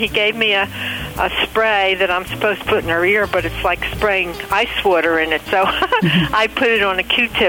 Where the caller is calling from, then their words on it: Reading, Pennsylvania, United States; Reading, Pennsylvania.